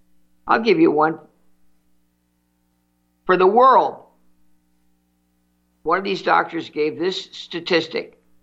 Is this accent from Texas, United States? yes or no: no; Santa Monica, California, United States; 36 years in my hometown.